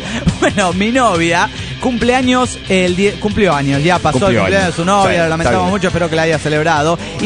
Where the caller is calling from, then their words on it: Yokohama, Kanagawa, Japan; Yokohama, Japón